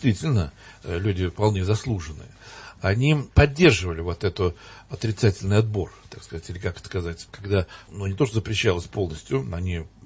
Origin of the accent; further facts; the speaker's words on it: Odesa, Odesa Oblast, Ukraine; Я вырос в Одессе, и я помню, ну, в русской среде, конечно, это русский город совершенно.